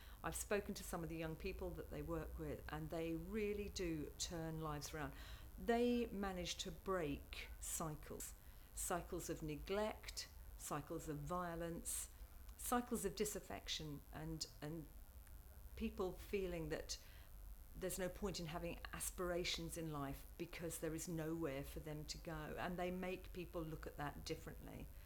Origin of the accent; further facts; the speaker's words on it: White Notley, East of England, United Kingdom; I'm 52 and I come from White Notley in North Essex.